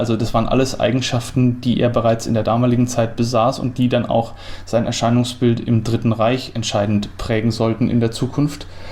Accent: Bavaria, Germany; mir als Franke

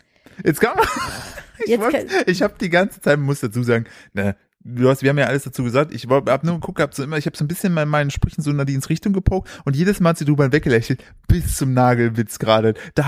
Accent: East Germany, Germany; Fasching, wie es bei uns im Osten heißt

